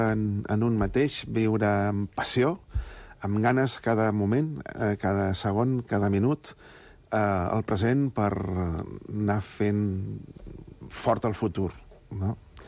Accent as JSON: {"language": "Catalan", "town": "Sant Esteve de Palautordera", "region": "Catalonia", "country": "Spain", "tie": "born or raised there", "said": "Vaig néixer allà, per això Serrallonga m'inspira tot això, també, perquè Montseny, Guilleries, etc. Sobretot, pau i tranquil·litat."}